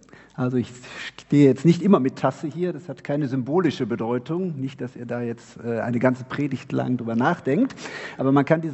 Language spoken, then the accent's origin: German; Cologne, North Rhine-Westphalia, Germany; Es war 1984, da war ich 16 Jahre alt, haben wir mit dem CVJM Köln, ich komme aus Köln